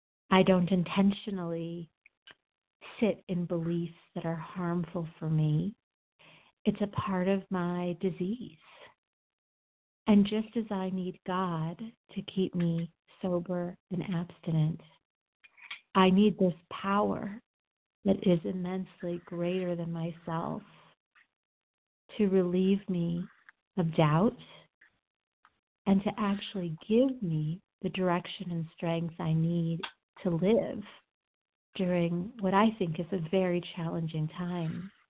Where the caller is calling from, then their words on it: Colorado, United States; I'm calling in from Colorado.